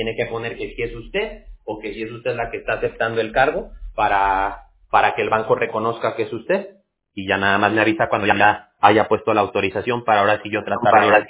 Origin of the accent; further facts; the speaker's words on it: Mexico; now in United States; aunque estamos en California, pues por ejemplo, yo soy mexicano